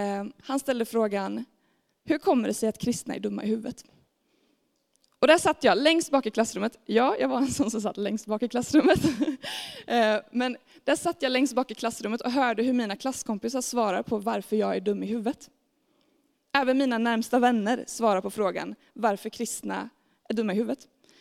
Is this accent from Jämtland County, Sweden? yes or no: no; Staffanstorp, Skåne, Sweden; Jag kommer från en kristen familj. Jag hade förmånen att växa upp med två föräldrar som brinner för Jesus. De flyttade faktiskt från Forshaga till Staffanstorp där jag är uppvuxen för att starta upp en kyrka.